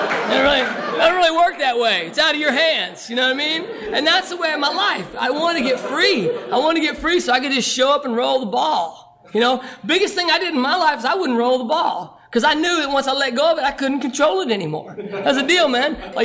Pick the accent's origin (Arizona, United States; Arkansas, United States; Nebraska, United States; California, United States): Arkansas, United States; I'm from Arkansas. We don't do anything like this, man. Men do not do this. Men like drink and fight in Arkansas.